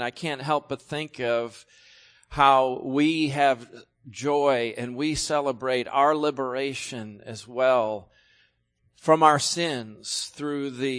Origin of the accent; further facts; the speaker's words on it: New York, United States; In my home state of New York recently